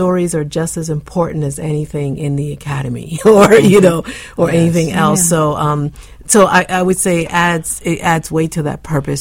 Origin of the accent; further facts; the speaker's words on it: Philadelphia, Pennsylvania, United States; Growing up, I grew up in North Philadelphia in Germantown